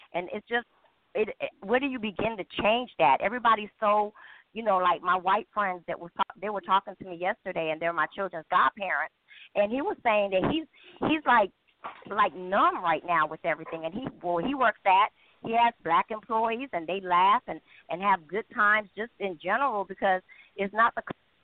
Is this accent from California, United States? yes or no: no; New York, United States; now in US South; I know growing up here, I came from New York, I didn't really know racism in New York till I came down south.